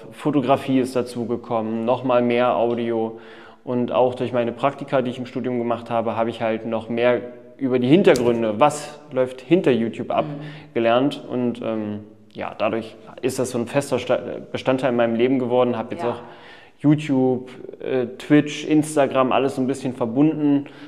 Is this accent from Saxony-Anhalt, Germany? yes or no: yes; Elbingerode, Saxony-Anhalt, Germany; Ursprünglich komme ich aus dem Harz, also ich bin 1999 im Oberharz geboren, sozusagen.